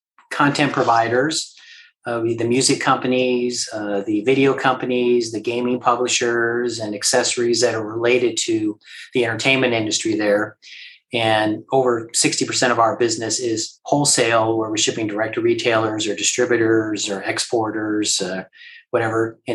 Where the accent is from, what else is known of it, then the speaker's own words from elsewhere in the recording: California, United States; born and raised in California all my life there.